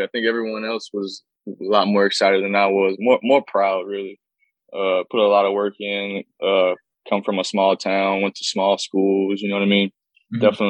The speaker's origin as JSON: {"language": "English", "town": "Natchitoches", "region": "Louisiana", "country": "United States", "said": "Well, I'm from Natchitoches, Louisiana, small town. Not a lot to goes on there, so fell in love with baseball pretty quick."}